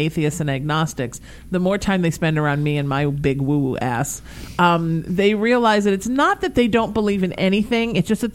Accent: California, United States; I grew up in Orange County and it was very conservative and I was very angry.

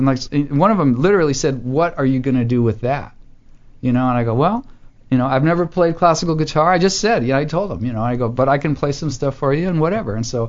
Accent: San Jose, California, United States; I grew up in San Jose, and I came down here basically because I knew this is where the whole music scene was

